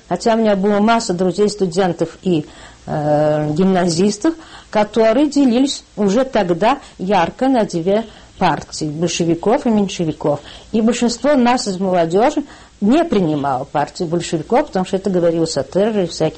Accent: Saratov, Saratov Oblast, Russia; also born or lived in Moscow; Родилась я в Москве, в русской дворянской семье.

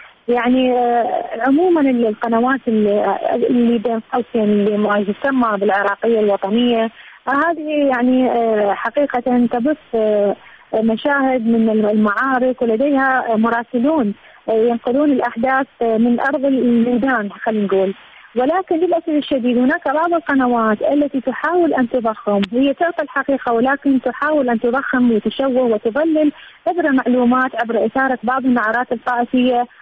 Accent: Iraq; إحنا كشارع عراقي، كجمهور عراقي

